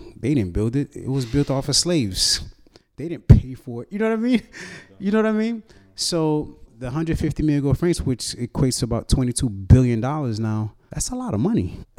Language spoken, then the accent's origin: English; Miami, Florida, United States; born there; I wasn't born in Haiti. I was born in Miami. My mom and dad are from Haiti.